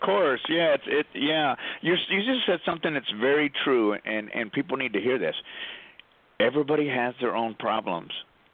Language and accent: English; Texas, United States; I grew up in Texas, and so I know what it's like growing up somewhat limited in what I understand about the world.